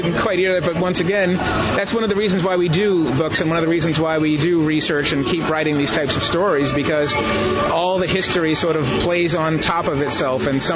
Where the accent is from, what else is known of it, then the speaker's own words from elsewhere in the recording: Boston, Massachusetts, United States; I always think about it as being a Bostonian